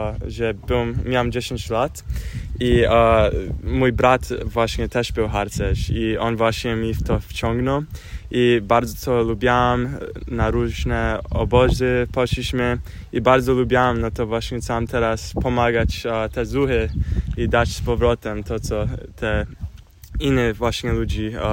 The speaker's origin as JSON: {"language": "Polish", "region": "New Jersey", "country": "United States", "said": "Tutaj od New Jersey."}